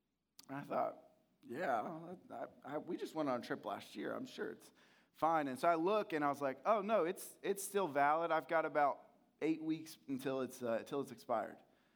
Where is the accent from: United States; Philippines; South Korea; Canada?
Canada; and I'm from Canada